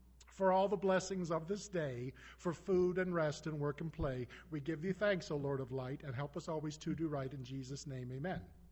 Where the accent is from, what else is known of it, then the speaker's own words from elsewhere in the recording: Topeka, Kansas, United States; born there; I was born in Topeka, Kansas, 1950. I'll help you with the math. I'm 58, going on 59 in December